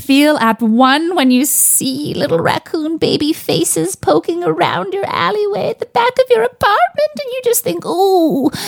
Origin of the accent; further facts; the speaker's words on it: Toronto, Ontario, Canada; I grew up in Midtown, Young St. Clair area, and there's just an ample amount of vermin.